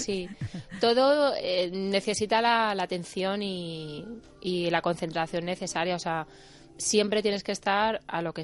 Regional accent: Bilbao, Basque Country, Spain; also born or lived in England; now in Madrid, Spain; Sí, sí, sí, soy de Bilbao.

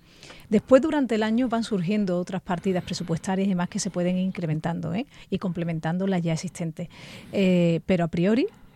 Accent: Jerez de la Frontera, Andalusia, Spain; yo que soy de Jerez y la he vivido desde pequeña

